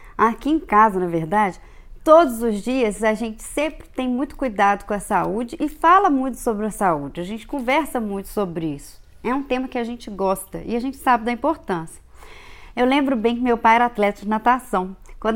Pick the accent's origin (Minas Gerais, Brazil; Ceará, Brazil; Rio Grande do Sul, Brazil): Minas Gerais, Brazil; Viçosa; also born or lived in Belo Horizonte / China; eu sou natural de Viçosa, Minas Gerais. Eu morei em Belo Horizonte por um tempo, mas também morei na China. Hoje em dia eu moro em Viçosa, estou em Viçosa agora.